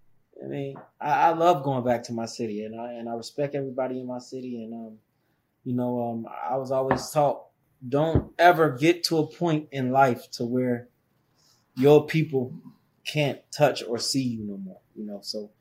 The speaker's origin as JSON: {"language": "English", "town": "Cincinnati", "region": "Ohio", "country": "United States", "tie": "born or raised there", "said": "I've always been a Cincinnati fan because my dad, he always been a Cincinnati fan."}